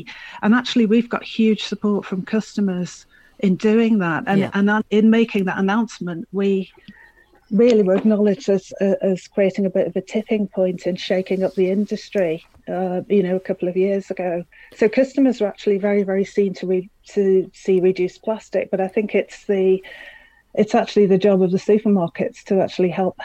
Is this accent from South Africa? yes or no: no; Liverpool, North West England, United Kingdom; when I was growing up in Liverpool in the 70s, I walked to the greengrocers with my mum